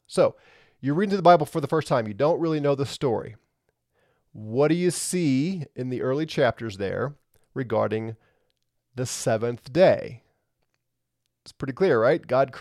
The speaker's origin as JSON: {"language": "English", "town": "St. Louis", "region": "Missouri", "country": "United States", "said": "Did you know that I was from St. Louis?"}